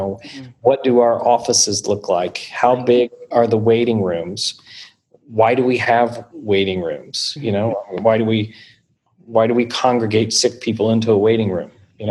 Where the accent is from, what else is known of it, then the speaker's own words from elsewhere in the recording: Indiana, United States; when I came here from Indiana, and in Indiana we had tornadoes.